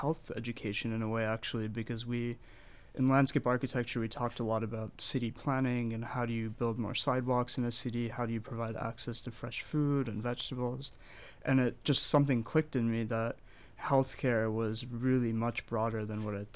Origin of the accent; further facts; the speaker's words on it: New Hartford, New York, United States; And I'm from New Hartford, right outside of Utica. So I've been local here